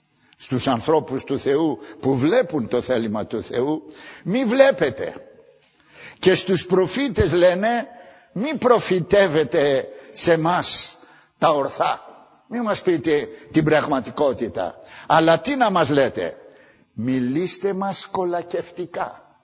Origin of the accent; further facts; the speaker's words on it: Athens, Attica, Greece; από τότε που γεννήθηκα εδώ, στα Εξάρχεια, μέχρι τα 15 μου χρόνια